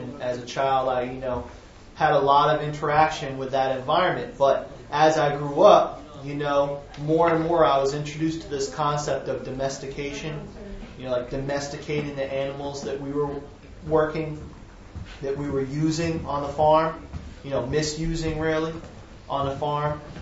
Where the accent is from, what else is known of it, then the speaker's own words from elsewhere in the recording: New Hampshire, United States; I was raised in New Hampshire. It's a state in the United States. It's a New England state. It's predominantly white.